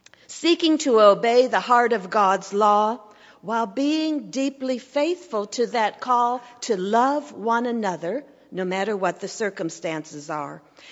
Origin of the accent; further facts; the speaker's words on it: Mentor, Kansas, United States; I came from Mentor, Kansas, population 100.